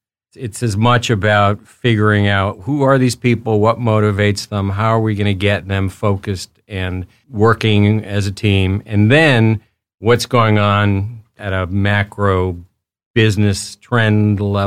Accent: Mexico City, Mexico; now in New York City, United States; Ooh, that's a tough one. My hometown, but New York City. I've been here a long time.

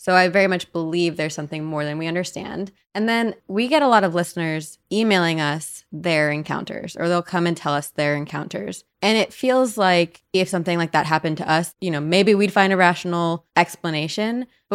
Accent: New Jersey, United States; But growing up, when I was like 4, my sister was 6, we moved into a new house. I'm from New Jersey. Brand new built on farmland.

